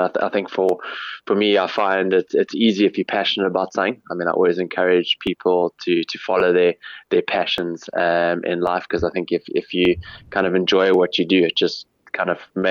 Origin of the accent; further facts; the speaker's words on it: Cape Town, Western Cape, South Africa; I guess growing up in Cape Town